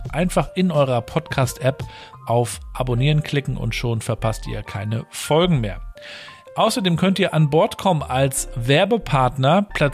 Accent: Warnemünde, Mecklenburg-Vorpommern, Germany; Nicht aus Rostock, wenn man jetzt ganz streng bei der Sache ist. Ne? Ich bin ja in Warnemünde groß geworden. Es ist ja eigentlich ein Stadtteil von Rostock

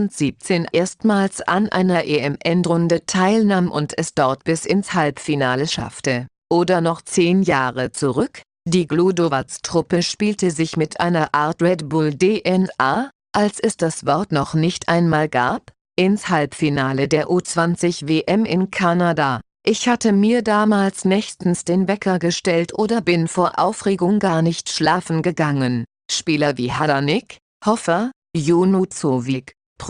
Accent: Austria

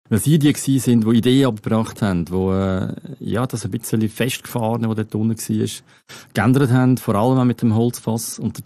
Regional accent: Central Switzerland, Switzerland; das gibt's auch in meiner Heimat, in der Innerschweiz.

